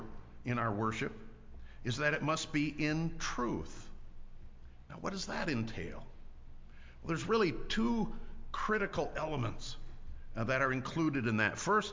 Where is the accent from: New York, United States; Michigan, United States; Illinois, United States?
Michigan, United States; Eastmanville; I grew up in Eastmanville, used to be Christian Reformed Church, now United Reformed Church. I grew up there. It's an old country church.